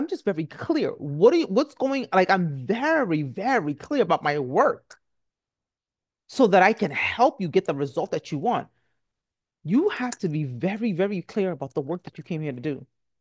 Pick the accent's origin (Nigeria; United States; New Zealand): Nigeria; I'm Nigerian. And so I remember growing up, it was just always a big deal.